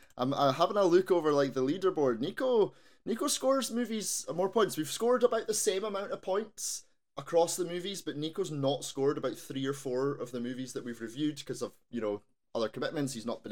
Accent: Scotland, United Kingdom; You know, being a Scottish podcast, it comes second nature to us. It's just, you know, it's just a property of our people.

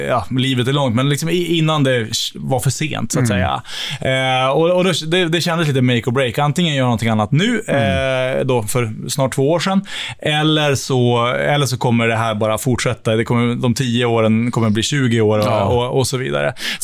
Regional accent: Örnsköldsvik, Västernorrland County, Sweden; född och uppvuxen i Örnsköldsvik, uppvuxen på en gård med vacker utsikt över Sekavs kemifabrik faktiskt.

